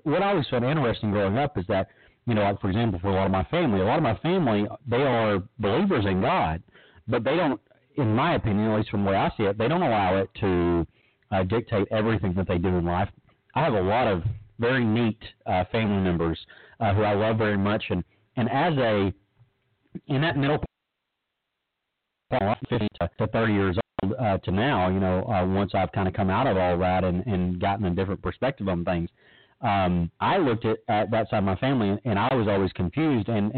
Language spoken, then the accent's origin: English; Hughes Springs, Texas, United States; I grew up in Northeast Texas. I grew up in a little small town, Hugh Springs, and there's some towns around there, Dangerfield, Marietta, Naples, Omaha, these little small towns.